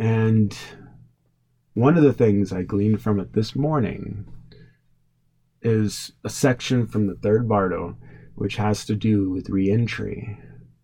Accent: United States; You know, there's places that are a lot harsher than my home country of America.

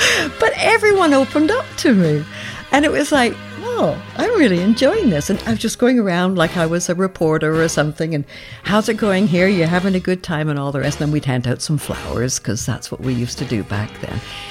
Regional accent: Sutton West, Ontario, Canada; I grew up in Canada. It was a tiny village called Sutton West. My dad was the local pharmacist. It was spread out. There were lots of farmers.

